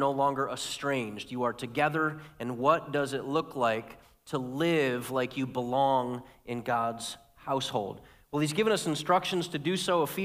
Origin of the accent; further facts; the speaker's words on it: Liverpool, New York, United States; I grew up in the Liverpool School District, went to a big public high school. I grew up in a trailer park called Casual Estates